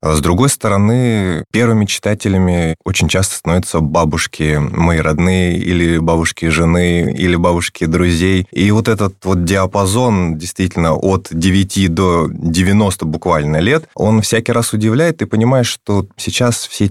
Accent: Irkutsk, Irkutsk Oblast, Russia; Я же из Иркутска

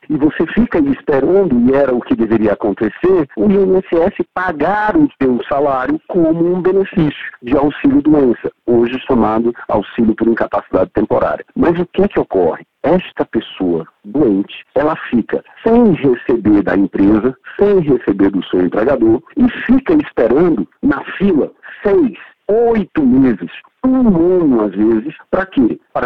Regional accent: Ceará, Brazil; eu sou cearense, né? Lá no Ceará a gente chama de pereba.

